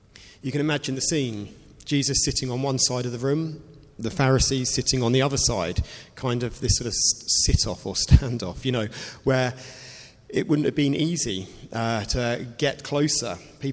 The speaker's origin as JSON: {"language": "English", "country": "United Kingdom", "said": "As British people, and particularly a few months ago, we highlighted this during the Queen's lying in state, we are very good at queuing."}